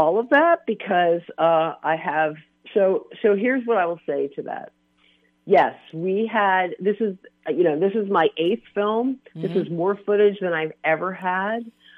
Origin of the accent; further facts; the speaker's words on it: Philadelphia, Pennsylvania, United States; But yes, I am from Philly.